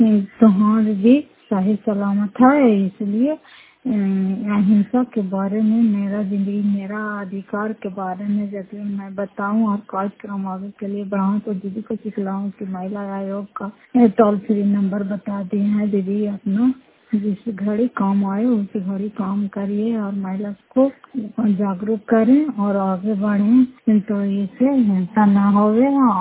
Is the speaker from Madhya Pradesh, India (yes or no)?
no; Fatehpur, Bihar, India; घर फतेहपुर, पंचायत मकरौता, जिला नालंदा और करा ससुरा ई प्रखंड की निवासी हूँ।